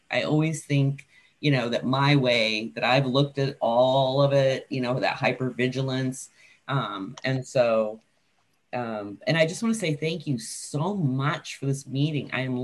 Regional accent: Washington, United States; Hi. Thanks for asking. … from Washington State.

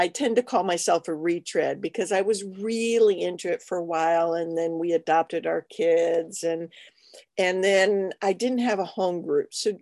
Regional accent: El Cajon, California, United States; I'm from Southern California, and my hometown is actually El Cajon, which is part of San Diego County.

